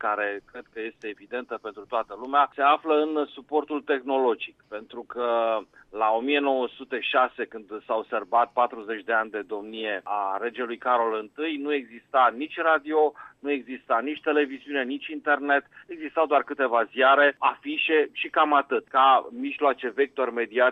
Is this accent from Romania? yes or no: yes; Romania; gratifiante pentru orgoliu românului verde despre noi înșine ca români.